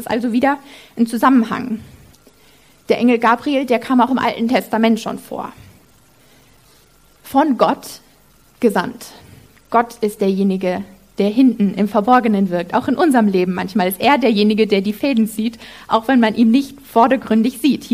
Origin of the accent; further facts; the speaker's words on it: Freinsheim, Rhineland-Palatinate, Germany; wo ich herkomme, dann sage ich, aus der Pfalz, so die Gegend, so in der Nähe von Mannheim. Und dann, wenn sie nachfragen, dann sage ich Freinsheim.